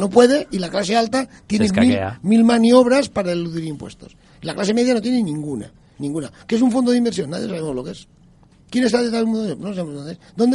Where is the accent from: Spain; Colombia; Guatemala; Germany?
Spain; si somos los políticos españoles, somos racionales